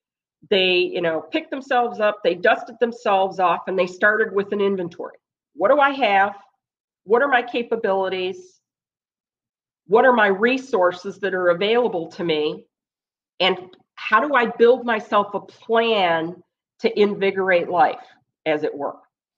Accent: Michigan, United States; now in Texas, United States; Now, those of you who know me know I'm from Michigan, but I'm not living in Michigan. I'm living in Texas.

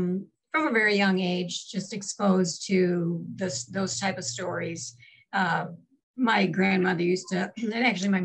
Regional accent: Laredo, Texas, United States; I was born in Laredo. And the barrio I lived on was called Ghost Town.

